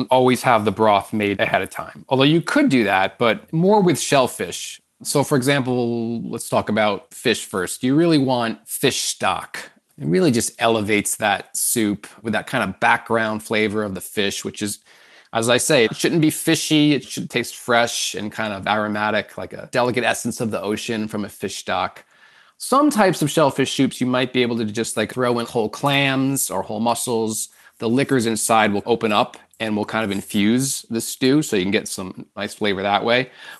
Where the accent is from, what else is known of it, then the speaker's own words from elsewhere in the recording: Port Jefferson, New York, United States; I grew up on Long Island, a little town called Port Jefferson on the North Shore.